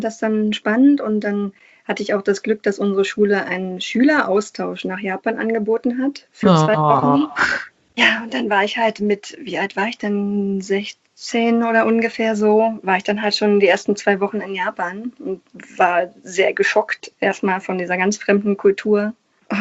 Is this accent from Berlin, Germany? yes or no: yes; Berlin, Germany; da hatte ich als eingeborene Berlinerin die Gelegenheit, an einem Gymnasium in Berlin schon an der Oberschule eben Japanisch zu lernen.